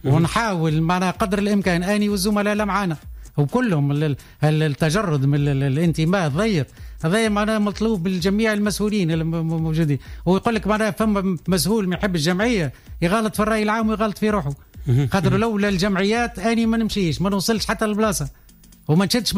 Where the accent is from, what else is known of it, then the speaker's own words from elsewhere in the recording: Tunisia; كلنا جينا من تونس وكلنا جينا من رحم معناها جمعيات عريقة